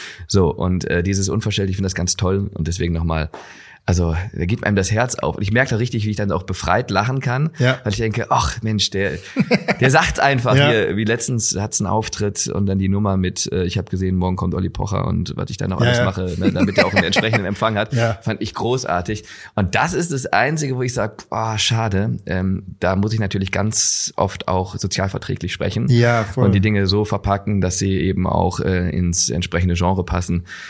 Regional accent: Remscheid, North Rhine-Westphalia, Germany; ich komme ja aus Remscheid

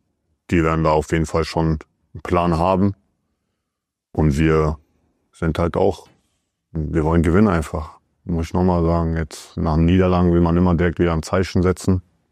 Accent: Frankfurt, Hesse, Germany; Also ich komme aus Frankfurt

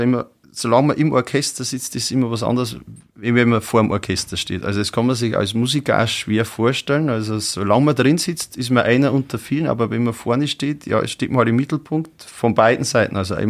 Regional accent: Neunburg vorm Wald, Bavaria, Germany; aus Neuenburg vom Wald, bin 37 Jahre jung und spiele jetzt seit meinem 5. Lebensjahr Blasmusik.

